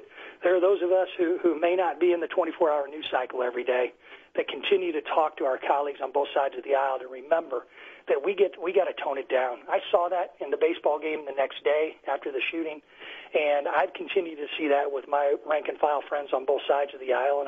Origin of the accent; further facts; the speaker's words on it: Taylorville, Illinois, United States; in communities like I'm in today in my hometown of Taylorville